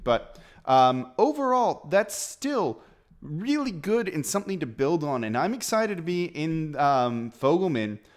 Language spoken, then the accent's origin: English; California, United States; I'm from California.